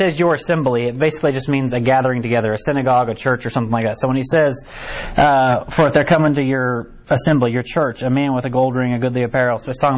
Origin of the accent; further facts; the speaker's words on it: Harrisonville, Missouri, United States; Right, so I know that we're from Hicktown, USA, right here in Harrisonville. So we're all pretty much the same, right?